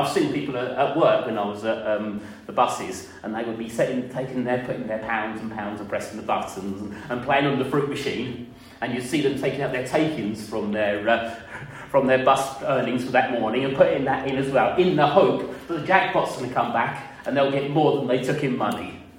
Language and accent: English; Maidstone, South East England, United Kingdom; So when I was growing up in the Assemblies of God Church in Maidstone